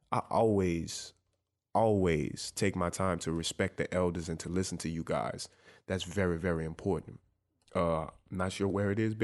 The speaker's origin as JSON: {"language": "English", "town": "New Orleans", "region": "Louisiana", "country": "United States", "lives_now": "Dallas, United States", "said": "I'm from New Orleans. I'm not from here, and I still don't know Dallas."}